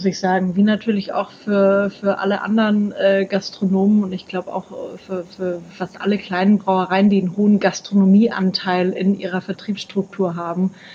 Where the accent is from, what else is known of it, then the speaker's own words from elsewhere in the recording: Bavaria, Germany; Ich komme aus Franken, da wird man da ja quasi ein bisschen mit der Muttermilch aufgezogen.